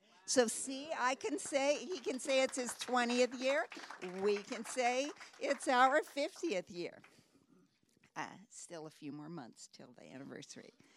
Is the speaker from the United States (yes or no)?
yes; San Francisco, California, United States; born there; but my story is that I was born in San Francisco, a non-Christian home